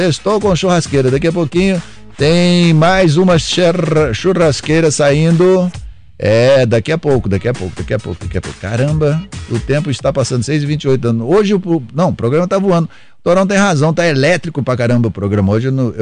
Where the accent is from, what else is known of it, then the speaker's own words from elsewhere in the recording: Belo Vale, Minas Gerais, Brazil; Eu sou de Belo Vale.